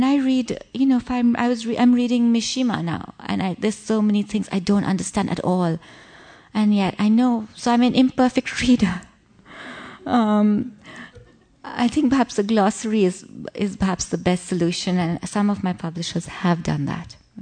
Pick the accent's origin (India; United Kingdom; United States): India; because as an Indian author, you're automatically working in an imperfect language.